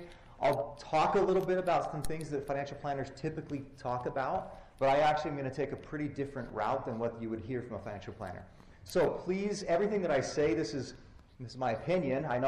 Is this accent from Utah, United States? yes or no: yes; Moab, Utah, United States; I grew up in Moab, Utah, and had a fantastic youth. I mean, just growing up there in that beautiful area was amazing.